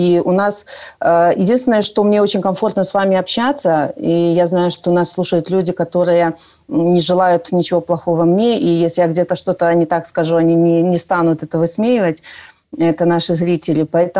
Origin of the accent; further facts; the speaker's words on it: Belarus; вот спрашивают, ну, вы откуда? И ты понимаешь, что когда ты говоришь «из Беларуси»